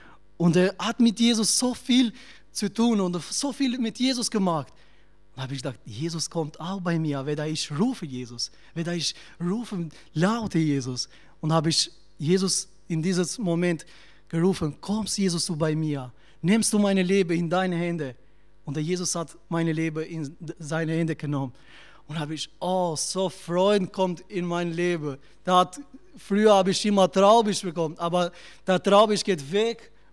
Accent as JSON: {"language": "German", "country": "Albania", "second_language": "German", "said": "ich komme aus Albanien. Mein deutsches Sprache ist nicht so ganz gut."}